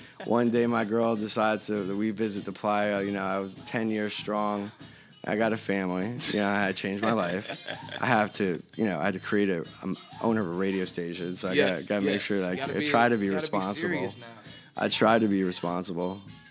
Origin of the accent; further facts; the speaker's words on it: New York, United States; also born or lived in Las Vegas; now in California, United States; I think I grew up in New York half my life, and then half my life, actually Vegas, and then wonderful California the past 4 years.